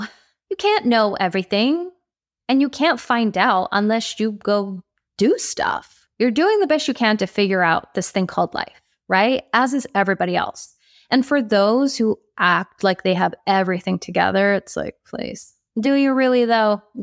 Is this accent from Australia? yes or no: no; Singapore; also born or lived in Philippines / Netherlands; being Dutch Filipino, being raised in Singapore, going to the Philippines, coming back to Holland, having lived in Asia, being culturally confused